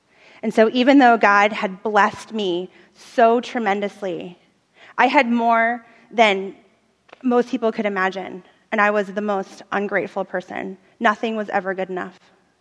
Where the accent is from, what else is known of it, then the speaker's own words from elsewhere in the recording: Pennsylvania, United States; now in Portland, United States; Although I grew up in the suburbs, I actually say I'm from Philadelphia, even though I grew up in the burbs.